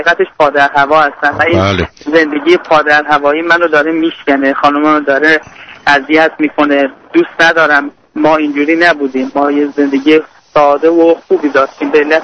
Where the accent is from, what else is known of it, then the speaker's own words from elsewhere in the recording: Iran; moved away as an adult; now in United States; من با خانومم 7 سال پیش از ایران به طریق رفیوجی مهاجرت کردیم به آمریکا. تقریبا 5-6 ماه اتریش بودیم، بعد اومدیم آمریکا.